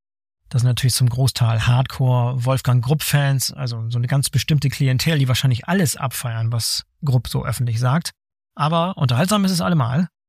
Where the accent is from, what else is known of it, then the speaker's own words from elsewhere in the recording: Northern Germany, Germany; ich komme ja auch aus dem Norden.